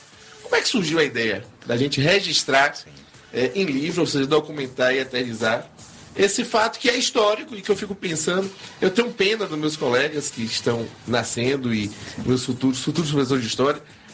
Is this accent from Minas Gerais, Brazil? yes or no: no; Bahia, Brazil; como eu sou baiano, vou pegar aqui um baiano